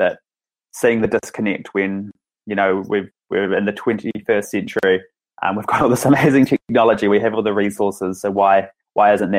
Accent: Dunedin, Otago, New Zealand; Born and raised in Dunedin. I've lived here for 26 years, actually. Lived in most suburbs around Dunedin, more houses than years I'm alive

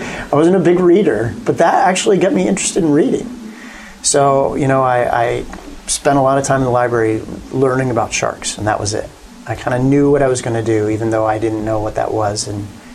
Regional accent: Martha's Vineyard, Massachusetts, United States; I grew up in Martha's Vineyard, a little island off Cape Cod.

